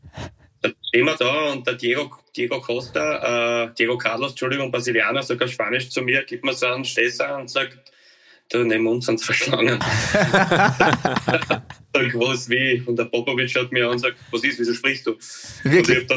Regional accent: South India, India; German is a second language; der ist aus dem Norden, ich bin aus dem Süden, wir verstehen uns.

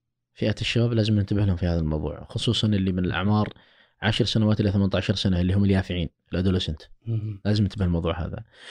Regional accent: Saudi Arabia; ومن أكثر عرضة عندنا في السعودية النساء

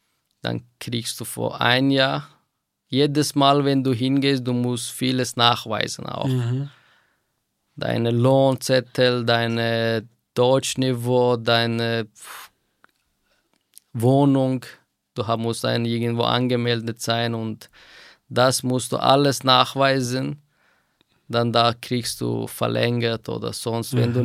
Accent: Afghanistan; German is a second language; moved away; Es ist natürlich mein Heimatland. Meine Wurzeln ist von Afghanistan. Aber weil ich jetzt fast seit 13 Jahren hier bin

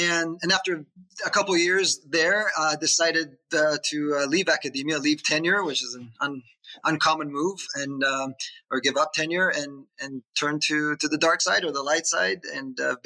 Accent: Israel; I born and raised in Israel.

